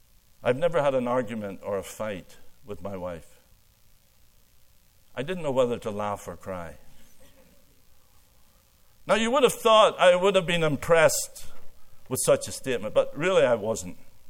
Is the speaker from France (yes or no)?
no; Ireland; now in Canada; I came from Ireland and married a fifth-generation Canadian.